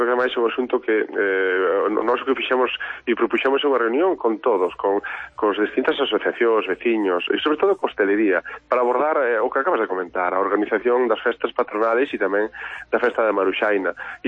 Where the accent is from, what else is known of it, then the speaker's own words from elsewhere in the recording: Cervo, Galicia, Spain; todos aqueles encantos dos que somos moitos de Cervo, que falamos deles e eu entre eles